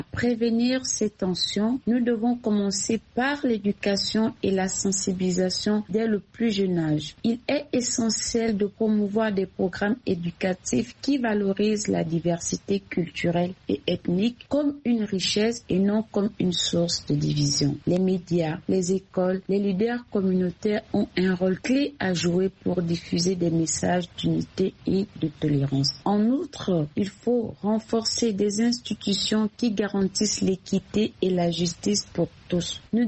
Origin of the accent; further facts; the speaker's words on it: Gabon; rappeler que notre destin commun en tant que Gabonais dépasse nos différences.